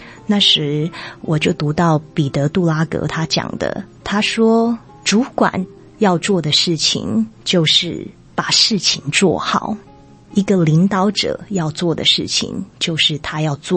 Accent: United States; 虽然我本身是个美国长大的小孩

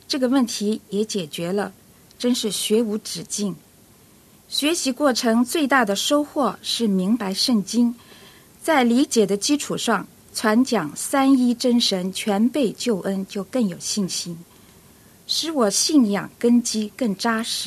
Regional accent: Shanghai, China; 我是来自上海的

